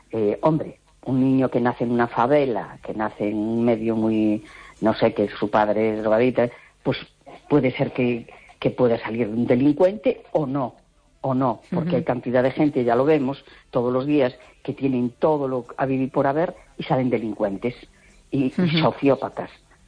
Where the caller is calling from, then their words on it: A Coruña, Galicia, Spain; de La Coruña.